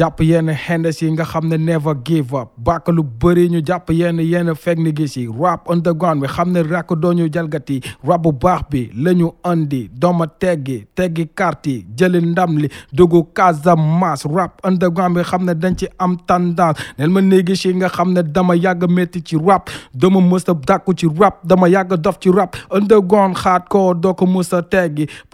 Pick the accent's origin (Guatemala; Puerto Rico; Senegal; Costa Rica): Senegal; Casamance; Spanish is a second language; now in Spain; Soy de Casamance.